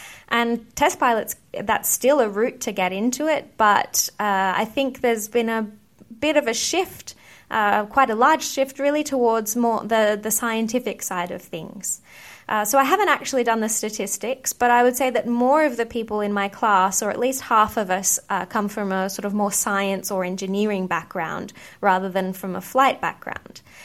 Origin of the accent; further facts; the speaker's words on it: Australia; And as I said before, I grew up in Australia.